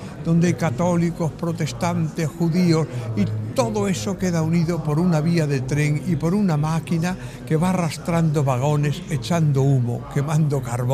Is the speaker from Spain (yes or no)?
yes; Spain